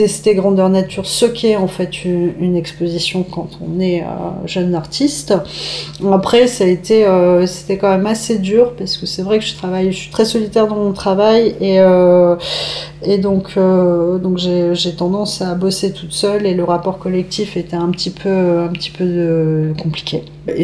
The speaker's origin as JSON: {"language": "French", "town": "Desvres", "region": "Hauts-de-France", "country": "France", "tie": "born or raised there", "said": "j'ai grandi à Dèvres, qui est une ville de la faïence"}